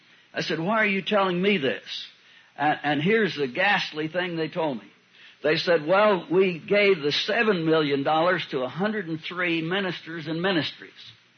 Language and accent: English; United States; I'm an American free citizen.